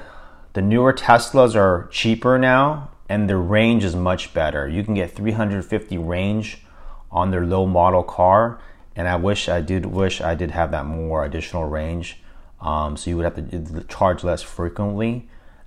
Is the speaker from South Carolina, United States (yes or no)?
no; Fremont, California, United States; I'm from Fremont, California. That's my hometown.